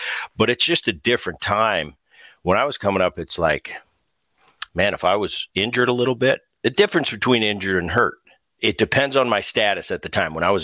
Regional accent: New Jersey, United States; because I grew up in Jersey when Dad was in Philly

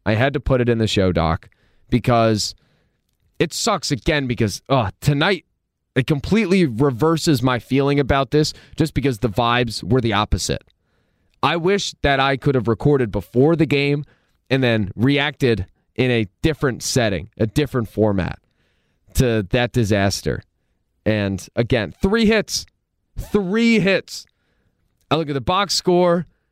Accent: Philadelphia, Pennsylvania, United States; I'm a Philadelphian. I am not comfortable when the national media and everybody starts crowning my team.

